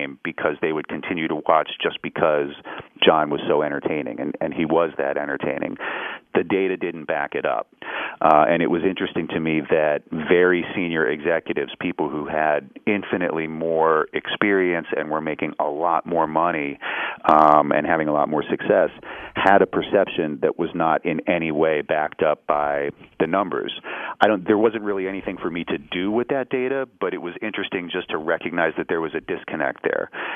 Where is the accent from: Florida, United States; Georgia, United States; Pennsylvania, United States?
Pennsylvania, United States; Pittsburgh; You know, when I grew up in Pittsburgh, I grew up very much in the center city. You know, it was an urban environment, which I appreciated a lot. I loved having a city childhood